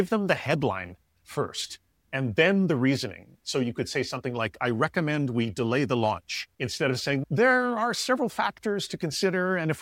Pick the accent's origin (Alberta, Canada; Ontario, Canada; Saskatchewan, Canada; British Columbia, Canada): Ontario, Canada; Toronto; If we take a city like Toronto, my hometown, 50% of the people you pass by in the street in Toronto were born in another country.